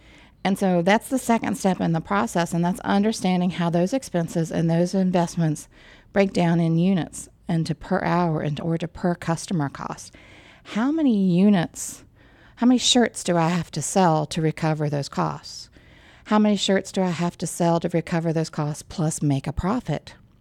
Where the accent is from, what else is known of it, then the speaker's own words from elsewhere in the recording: West Virginia, United States; I grew up in West Virginia. I think I've mentioned that several times on the show.